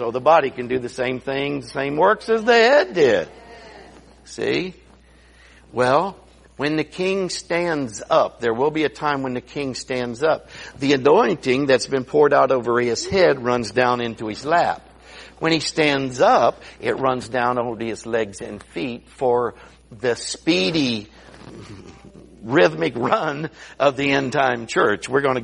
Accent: Appalachia, United States; I mean, I'm an Appalachian kid. I didn't have a cell phone till, you know, we had to run down the street to make a call.

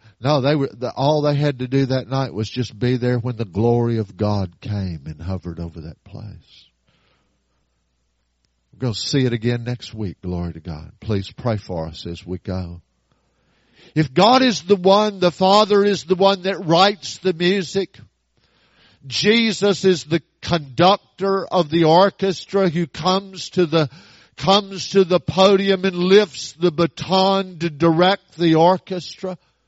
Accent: Tampa, Florida, United States; And we're from Tampa, the lightning capital of the world. I know what thunder sounds like.

